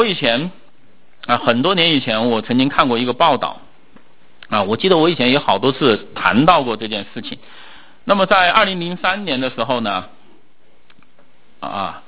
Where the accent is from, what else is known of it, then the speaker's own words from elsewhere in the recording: China; 但是作为我一个中国人，我看到这些，我心里怎么想呢？